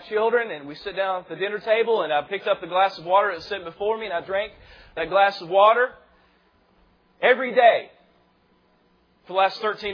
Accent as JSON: {"language": "English", "region": "North Carolina", "country": "United States", "said": "Because I'm from Western North Carolina. We've got a bunch of hicks and rednecks down up there."}